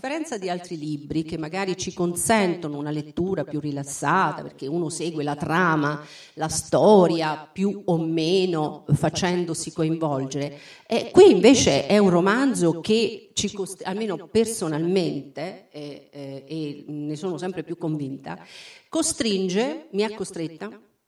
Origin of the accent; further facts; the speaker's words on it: Abruzzo, Italy; perché alla Sevel di Val di Sangro in Abruzzo, dove appunto c'è anche il mio paese